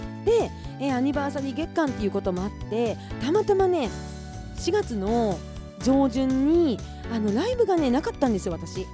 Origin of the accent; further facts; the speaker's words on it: Kushiro, Hokkaido, Japan; の地元北海道釧路